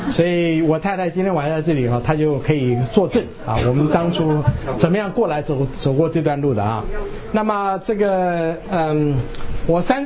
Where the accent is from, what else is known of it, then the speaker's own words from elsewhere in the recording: Taiwan; moved away as an adult; also born or lived in Hunan, China; now in United States; 我是出生在中国的湖南，但是生下来6个月，父母亲就带着我到台湾去了，所以台湾长大的。那我是台大毕业